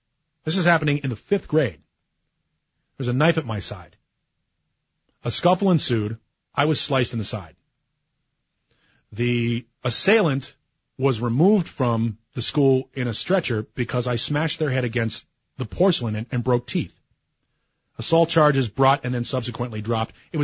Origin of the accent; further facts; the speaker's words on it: Northeast, United States; I grew up in the Northeast.